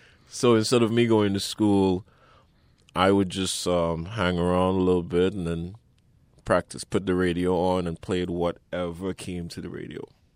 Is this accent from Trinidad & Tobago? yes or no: yes; Trinidad & Tobago; now in United States; We knew what improv, you know, growing up in Trinidad.